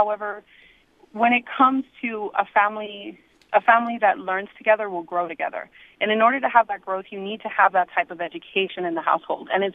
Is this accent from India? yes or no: no; Alamo Heights, Texas, United States; I mean, my husband came from the Harlandale district and I came from Alamo Heights.